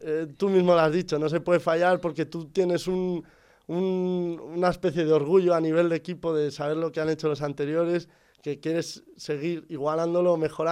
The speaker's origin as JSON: {"language": "Spanish", "country": "Spain", "said": "Bueno, pues porque como español que soy"}